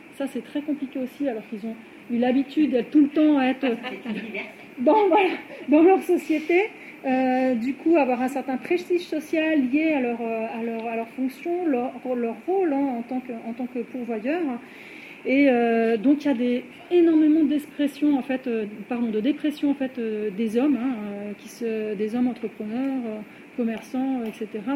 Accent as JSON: {"language": "French", "country": "France", "said": "Nous, on en mesure assez difficilement l'importance en tant que Française"}